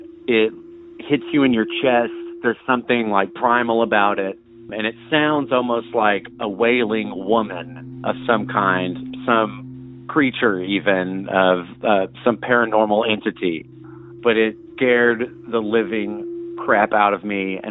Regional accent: Arkansas, United States; from Arkansas. I'm calling from the Ozarks at the moment.

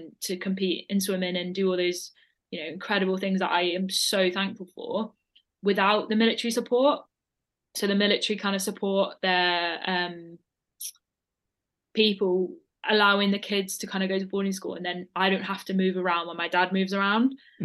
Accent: South West England, United Kingdom; born there; also born or lived in United States; I was born in Devon, but as soon as I was born, so 6 months after, we moved to America for 4 years. So a lot of my kind of growing up and nursery and everything was in America.

